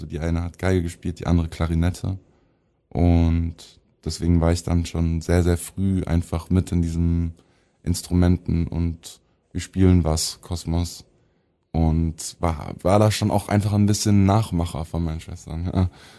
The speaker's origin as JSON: {"language": "German", "town": "Stuttgart", "region": "Baden-Württemberg", "country": "Germany", "tie": "born or raised there", "said": "auch meine Eltern nicht gebürtige Stuttgarter sind. Aber es hat mich auf jeden Fall sehr begleitet und ich liebe Stuttgart einfach."}